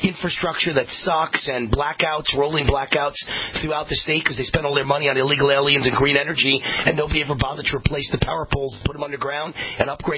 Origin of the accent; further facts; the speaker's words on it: Mount Vernon, New York, United States; I was from Mount Vernon, New York, right on the Bronx borderline. Went to Mount Vernon High School, very rough inner-city high school.